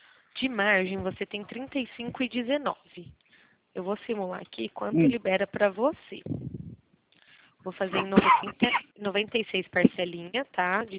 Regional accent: Araçatuba, São Paulo, Brazil; nós somos aqui de Araçatuba, do interior de São Paulo.

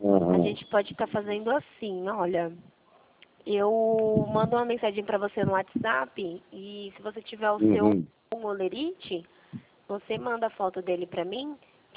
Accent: Rio Claro, São Paulo, Brazil; eu sou daqui de Rio Claro, São Paulo.

